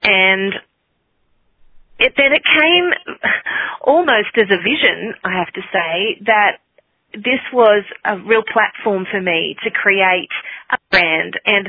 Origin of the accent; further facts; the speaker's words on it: Australia; now in New York, United States; Well, I am from Australia originally